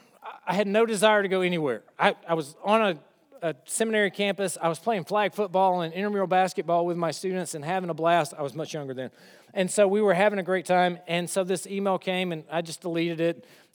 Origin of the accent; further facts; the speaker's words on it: Honea Path, South Carolina, United States; I grew up in South Carolina. I grew up in Honeypath, South Carolina. You may have never heard of it. It's right next to Possum Kingdom.